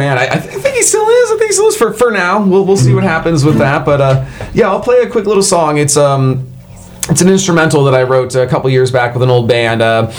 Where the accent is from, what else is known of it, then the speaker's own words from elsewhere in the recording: Fort Lauderdale, Florida, United States; He mentioned Fort Lauderdale, my hometown.